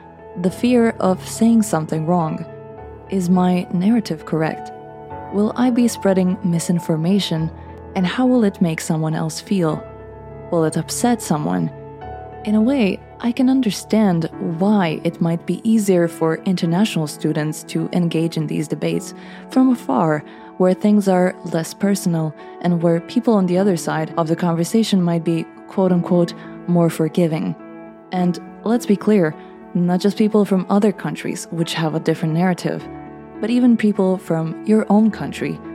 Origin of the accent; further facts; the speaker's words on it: Croatia; Growing up in Croatia, I somehow wanted to distance myself from this topic.